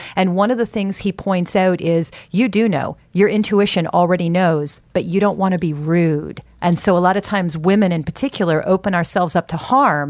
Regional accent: United States; My husband is British. I'm American, man.

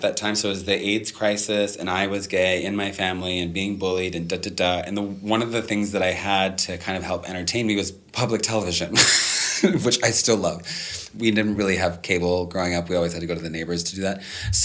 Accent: Minnesota, United States; I grew up in Minnesota and I was always kind of bullied and thrown into lockers and da-da-da.

